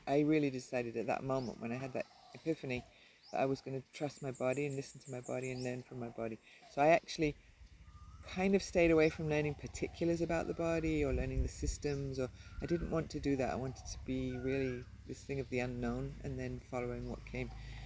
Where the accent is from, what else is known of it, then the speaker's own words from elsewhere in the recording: England, United Kingdom; as we've said, and I am originally from England.